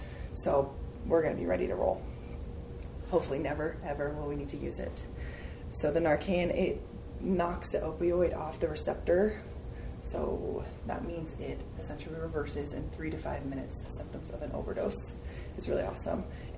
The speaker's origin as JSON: {"language": "English", "region": "Colorado", "country": "United States", "said": "I'm from Colorado, and like EpiPens, for example, it was pretty controversial getting stock EpiPens in the schools"}